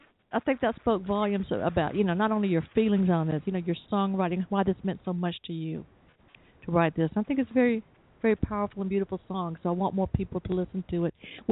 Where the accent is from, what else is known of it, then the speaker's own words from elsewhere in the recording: the South, United States; accent: southern; Okay, it's bad enough with my southern accent